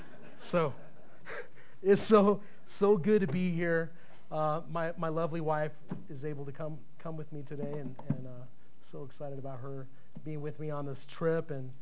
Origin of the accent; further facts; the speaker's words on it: Tucson, Arizona, United States; So, yeah, we're from Tucson, Calvary, Tucson, and we just left 109-degree temperature today to be with you guys.